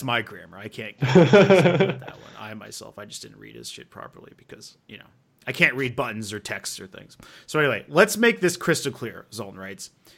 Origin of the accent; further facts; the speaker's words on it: United States; As an American, I hope that they all collectiv